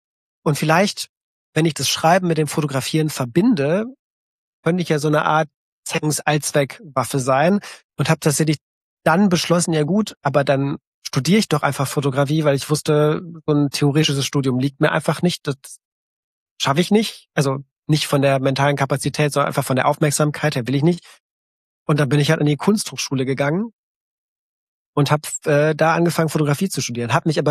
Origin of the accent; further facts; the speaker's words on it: Belgium; dann mache ich einfach vielleicht ein Praktikum bei der Lokalredaktion von einer kleinen Zeitung bei uns in Belgien.